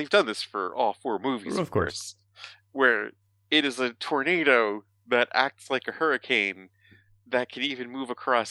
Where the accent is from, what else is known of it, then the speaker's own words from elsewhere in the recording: Chicago, Illinois, United States; visits my hometown of Chicago, which I wish they had stayed in longer.